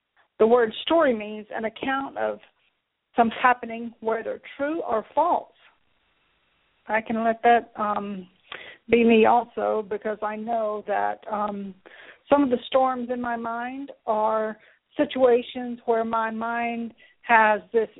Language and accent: English; Oklahoma, United States; Now, I grew up in Oklahoma in a rural community, and we grew up going to the storm cellar.